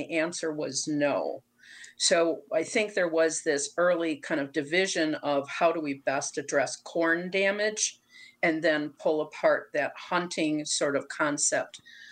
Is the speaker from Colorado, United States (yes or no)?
no; Wisconsin, United States; I remember growing up in Wisconsin, and I never saw a sandhill crane. And I remember the first time seeing one here in central Wisconsin where I live.